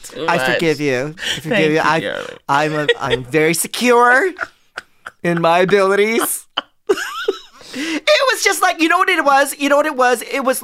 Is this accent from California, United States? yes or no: yes; California, United States; And as a Californian, as somebody who lives in a blue state, that was jarring.